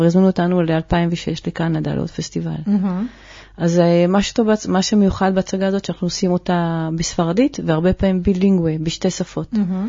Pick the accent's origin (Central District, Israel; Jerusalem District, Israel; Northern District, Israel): Jerusalem District, Israel; Jerusalem; אני ירושלמית משכונת ארגנים, זה שכונת מצוקה.